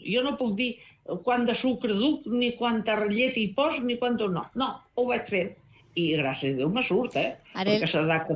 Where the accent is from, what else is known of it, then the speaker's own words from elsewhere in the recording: Balearic Islands, Spain; jo com a eivissenca i que ja tinc anys, em dol molt. Perquè he viscut una època de quan jo era joveneta, ara que tinc 79 anys.